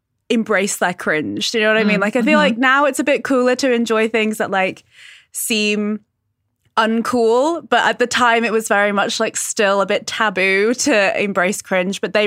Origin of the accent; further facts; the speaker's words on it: United Kingdom; So I'm British